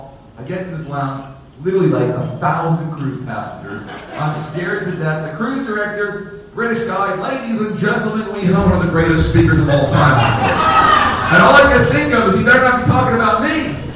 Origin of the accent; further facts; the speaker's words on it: Florida, United States; down to South Florida when I was 10 years old, of course, brought my parents with me, okay? And I grew up literally in Broward County. I went to public school in Broward County